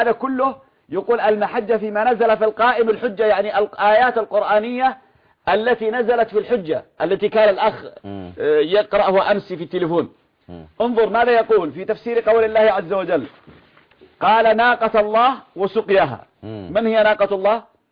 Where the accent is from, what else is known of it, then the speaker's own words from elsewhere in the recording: Yemen; وعندنا في اليمن